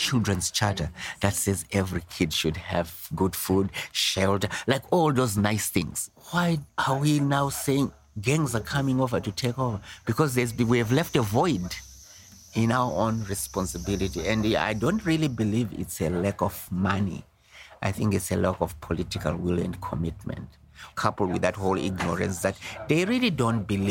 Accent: Zimbabwe; now in Canada; I've been doing this work forever, I would say. I was born in Africa, came to Canada 1972, almost the time multiculturalism policy was being developed.

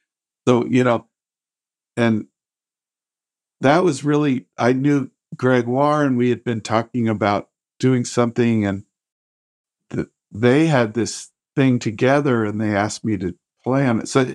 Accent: Denver, Colorado, United States; like we grew up in the middle of Denver, Colorado, where we had a house and my father would go to work every day.

